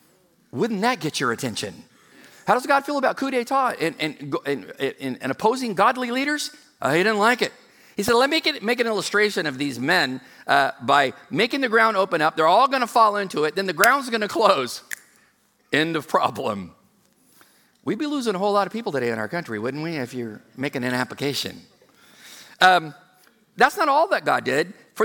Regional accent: California, United States; Well, I'm from California. I know what happens when an earthquake happens.

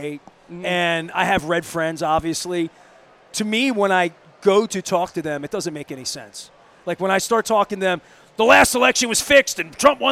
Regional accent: Dundalk, Maryland, United States; I grew up in Dundalk, and I grew up in Archie Bunker's Dundalk, as I say.

